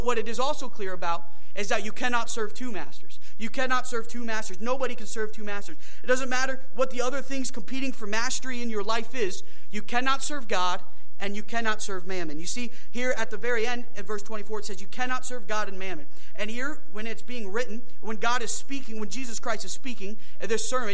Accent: the North, United States; talk about how because I'm from the North, I never thought I'd date or marry somebody that's from the South.

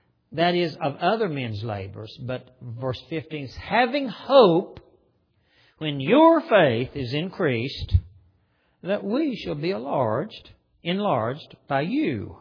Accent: West Virginia, United States; I was in a church one time in my home state of West Virginia

